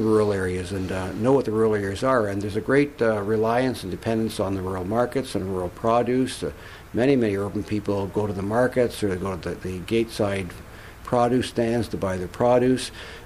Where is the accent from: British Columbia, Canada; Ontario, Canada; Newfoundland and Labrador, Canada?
Ontario, Canada; Elmira; also born or lived in Kitchener; I live in Elmira. I was born in Kitchener but raised in Elmira and have continued to live there all my life. But I really come out of a farming background of family.